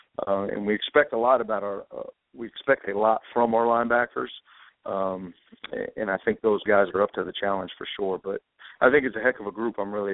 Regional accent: Midwest, United States; I'm from the Midwest, and there's not a lot of spring ball up there.

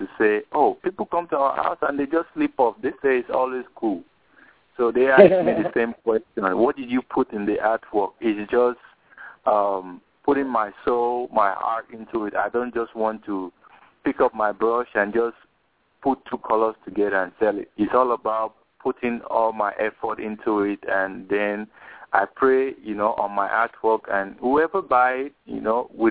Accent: Nigeria; now in United States; where are you from? Nigeria. Everybody say, oh.

